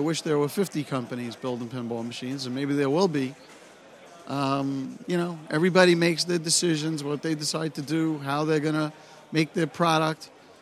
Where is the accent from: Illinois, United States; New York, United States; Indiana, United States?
New York, United States; Brooklyn; That's fine. I'm from Brooklyn. I'm a Brooklyn street operator. I could take it.